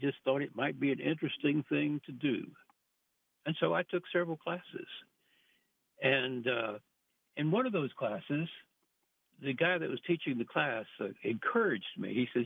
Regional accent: Victoria, Texas, United States; Well, I was born in a small town in South Texas named Victoria, Texas, and I live there today. Went to high school here in Victoria, Texas

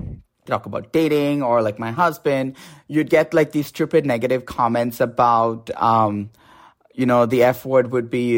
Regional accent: Mumbai, Maharashtra, India; now in United States; I grew up in Bombay, so I have all these different experiences.

